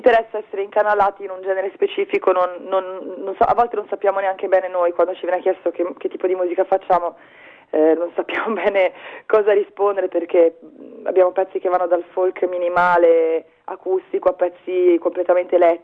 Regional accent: Florence, Tuscany, Italy; now in Bologna, Italy; mi sono spostata da Firenze qui proprio perché la scena musicale emiliana la trovavo molto interessante e ho pensato che mi sarebbe piaciuto vivere qua

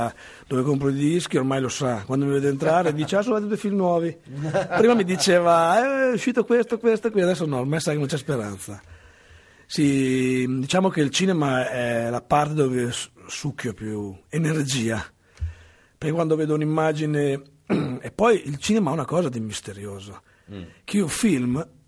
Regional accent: Emilia-Romagna, Italy; io sono romagnolo

